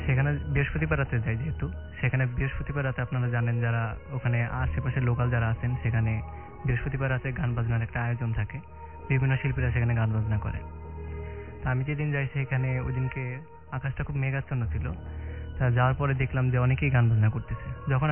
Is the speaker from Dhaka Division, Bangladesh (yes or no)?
yes; Badda, Dhaka Division, Bangladesh; আমি বাড্ডা থেকে এসেছি।